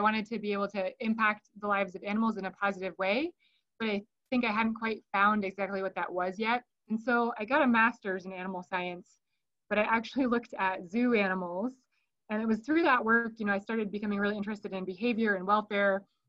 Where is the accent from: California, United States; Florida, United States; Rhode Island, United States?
Rhode Island, United States; now in Colorado, United States; I grew up actually in Rhode Island, so totally different than where I am now in Colorado.